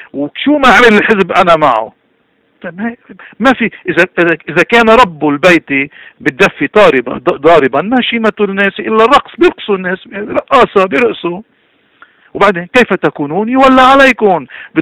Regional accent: Lebanon; now in Canada; نحن لبنانيين نقول انه نحن انجليز انا كندي لبناني

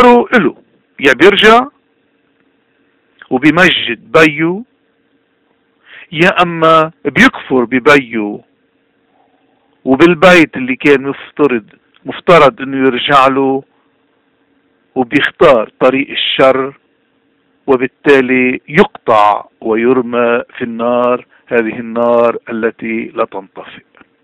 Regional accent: Lebanon; ماذا نتوقع كلبنانيين مغتربين ومقيمين

